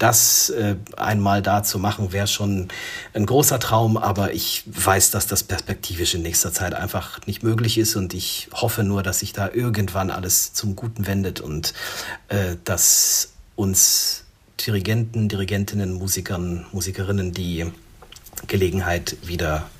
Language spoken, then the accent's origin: German; Germany; born there; Ich bin ja in Deutschland geboren. Ich habe nie in Polen gelebt, bin da auch nicht zur Schule gegangen, spreche aber genauso wie wir uns jetzt auf Deutsch unterhalten, fließend akzentfrei, könnte ich das Gespräch auch auf Polnisch führen.